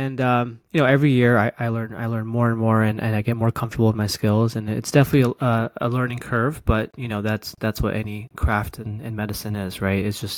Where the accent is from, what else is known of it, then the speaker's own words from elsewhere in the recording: Utica, New York, United States; also born or lived in Albany, New York; So I'm from Albany, New York, capital of New York and upstate. So a little bit about myself, I grew up in Utica, which is a small town in upstate New York